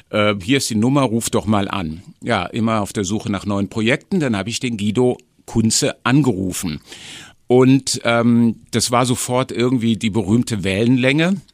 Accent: Rhineland, Germany; Also ich bin Rheinländer mit Leib und Seele, aber eben auch durchaus viel unterwegs.

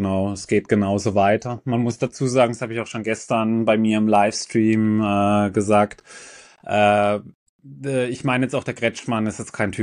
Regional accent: Baden-Württemberg, Germany; Wie gesagt, ich komme aus der Nähe von Freiburg.

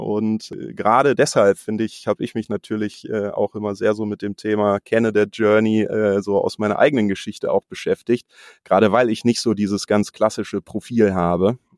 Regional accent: Bielefeld, North Rhine-Westphalia, Germany; wir kommen alle aus Bielefeld, Michael und ich, wir sitzen sogar räumlich sehr nah beieinander hier im Pioneers Club in der Bielefelder Altstadt

